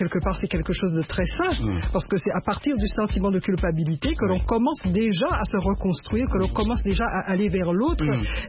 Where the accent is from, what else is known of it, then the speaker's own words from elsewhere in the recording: Martinique; first language French; Je suis de la Martinique. Ma famille est d'origine de la Martinique.